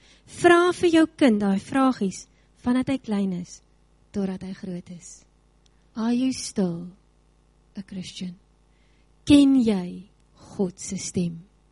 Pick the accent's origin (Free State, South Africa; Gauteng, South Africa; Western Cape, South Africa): Western Cape, South Africa; Worcester; Woester, ek kom van daar af, ek praat uit my tuisdorp.